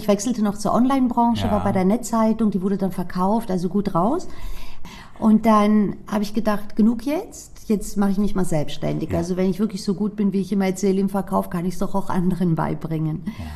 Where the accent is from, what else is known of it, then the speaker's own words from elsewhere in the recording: Frankfurt am Main, Hesse, Germany; Ich bin in Frankfurt geboren und Frankfurt am Main, muss man hier dazu sagen, geboren und aufgewachsen und dort ging ich auch zur Schule.